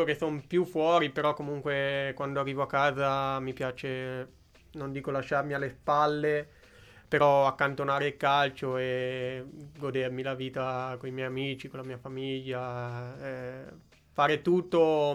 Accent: Telgate, Lombardy, Italy; Telgat è il mio paese

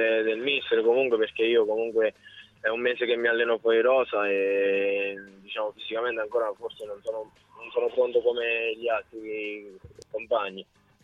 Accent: Ascoli Piceno, Marche, Italy; quando vado in campo non è che sto a pensare che sono di Ascoli

